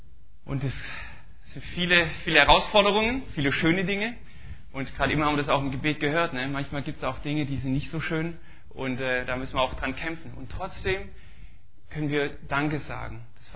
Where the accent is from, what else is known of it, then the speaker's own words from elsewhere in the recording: Stuttgart, Baden-Württemberg, Germany; accent: Swabian; now in Augustfehn, Germany; Und fast die gleiche Zeit sind wir auch hier in Augustfehn. Ursprünglich kommen wir aus der Region aus Stuttgart. Also man hört es vielleicht noch in manchen Wörtern, dass dann so dieser schwäbische Akzent durchkommt.